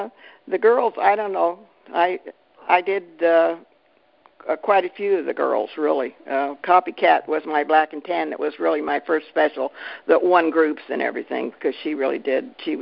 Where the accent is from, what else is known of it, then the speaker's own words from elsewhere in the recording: California, United States; I'm from California, and I went to shows with people.